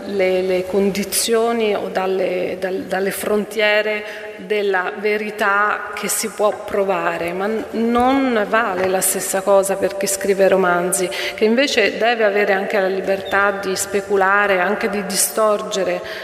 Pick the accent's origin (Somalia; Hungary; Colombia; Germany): Colombia; Italian is a second language; nel rapporto che io ho avuto con la violenza nel mio paese